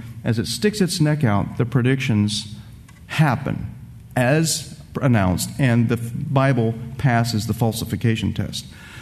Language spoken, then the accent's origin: English; Tampa, Florida, United States; If I were to predict that there would is going to be in my hometown of Tampa, Florida, okay, the area where I live